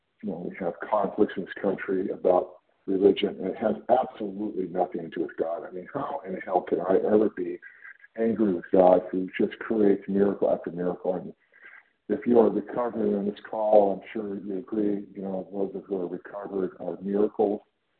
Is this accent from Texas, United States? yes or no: no; California, United States; I'm from California.